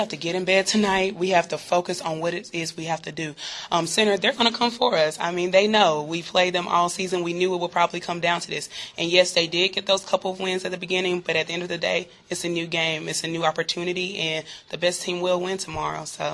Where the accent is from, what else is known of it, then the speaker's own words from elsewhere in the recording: Nigeria; My teammates always attribute it to me being Nigerian and being from Africa